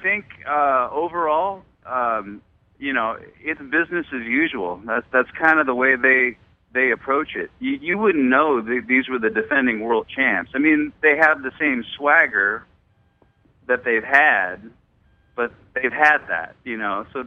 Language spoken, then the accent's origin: English; Seattle, Washington, United States; I grew up in Seattle, massive sports fan like you, you know, just, you know, this is my vernacular, you know, I grew up with this.